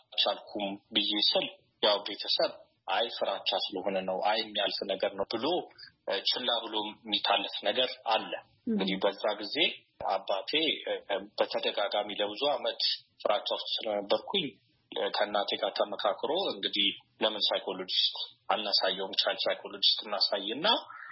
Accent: Addis Ababa, Ethiopia; born there; የተወለድኩት አዲስ አበባ ነው።

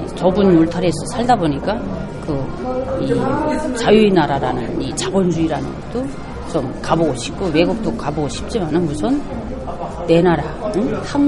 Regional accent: North Korea

